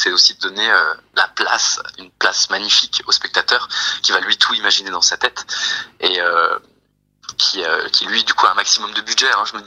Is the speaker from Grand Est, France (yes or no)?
yes; Grand Est, France; born there; dans le village, dans mon village natal, et qui plus est dans la maison de mon grand-père, où se sont passés donc les derniers cas de possession qu'on a eu en Alsace